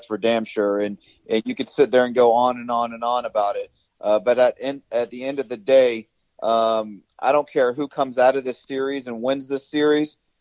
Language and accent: English; Tampa, Florida, United States; that's where I was born and raised there in Tampa